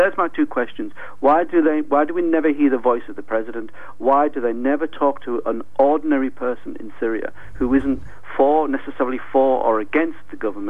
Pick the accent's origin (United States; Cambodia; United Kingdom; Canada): United Kingdom; Newcastle, North East England; I'm from Newcastle, so I don't really know the area.